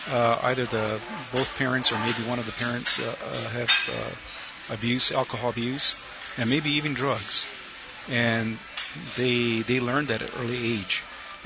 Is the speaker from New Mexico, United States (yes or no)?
yes; Cochiti Pueblo, New Mexico, United States; I grew up at Cochiti Pueblo. I'm from Cochiti.